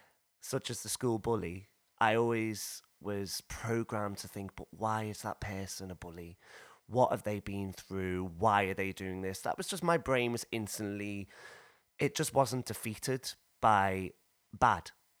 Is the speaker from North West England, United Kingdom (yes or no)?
yes; Liverpool, North West England, United Kingdom; moved away as an adult; now in London, United Kingdom; I'm 31 years old and I was born and bred in Liverpool. And I moved to London, where I live now, when I was 18 to go to theatre school.